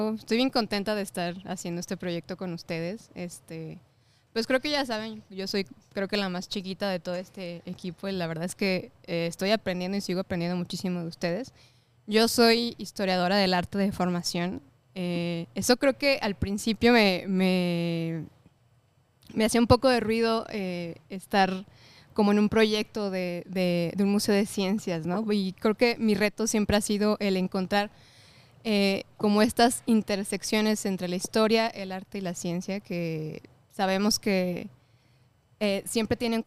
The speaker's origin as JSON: {"language": "Spanish", "town": "Guadalajara", "region": "Jalisco", "country": "Mexico", "tie": "born there", "said": "nací aquí en Guadalajara y nada, estoy bien contenta de estar aquí."}